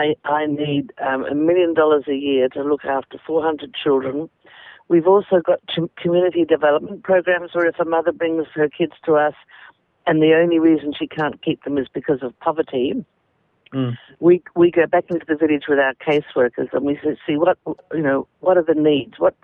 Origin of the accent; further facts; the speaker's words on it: Australia; born there; So I'm so damn glad that I was born in Australia.